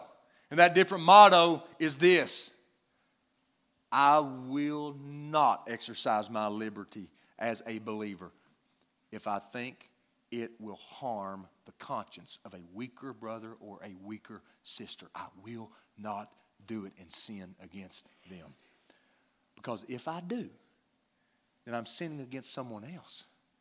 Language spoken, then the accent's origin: English; United States; Now, can I just tell you something as an American?